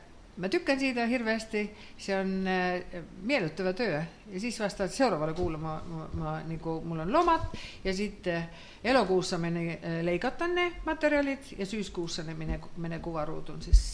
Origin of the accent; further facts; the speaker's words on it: Estonia; Finnish is a second language; Ja 4. ohjelma on Ampumahiihto, se on nousemassa meillä Virossa nyt